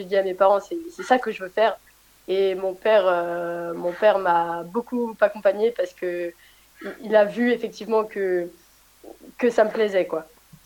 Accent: Auvergne-Rhône-Alpes, France; Donc moi, je suis originaire de Savoie.

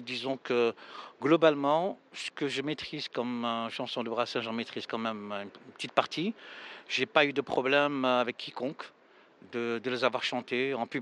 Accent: Algeria; Je viens d'Algérie pour la 4e ou 5e fois.

